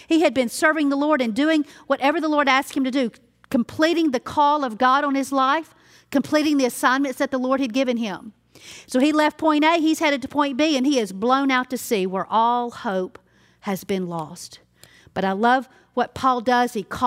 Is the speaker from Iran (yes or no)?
no; Louisiana, United States; because I'm from Louisiana, so you totally get Louisiana, okay?